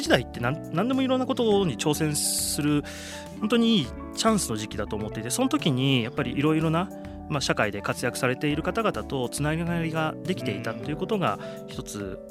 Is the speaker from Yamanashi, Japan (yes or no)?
yes; Yamanashi, Japan; あの地元山梨県、僕住んでるところもやっぱり過疎の地域なので